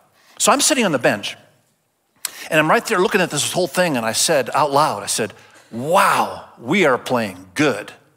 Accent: Indonesia; Perspective. I was raised in Indonesia, and I went to boarding school

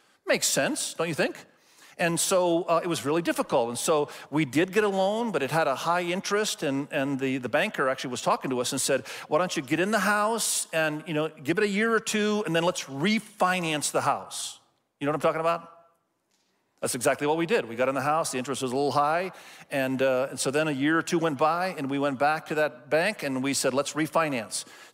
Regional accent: Malaysia; moved away; it was the only watch I had when I came from Malaysia because I bought it there. It's lasted 23 years

